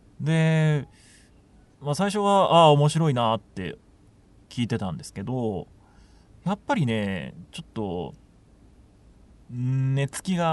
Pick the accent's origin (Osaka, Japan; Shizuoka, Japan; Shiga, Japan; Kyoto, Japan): Shiga, Japan; まあ僕、まあ滋賀出身なんですけど、やっぱり、まあ、琵琶湖はあるんですけど海はないんですね。